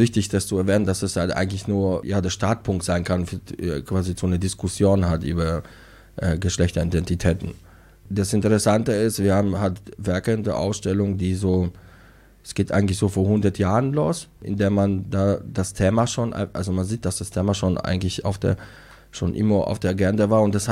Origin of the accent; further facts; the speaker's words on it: Poland; born there; Ich bin hier zum Beispiel in Polen geboren, was ja sehr katholisch und dann noch kommunistisch geprägt war.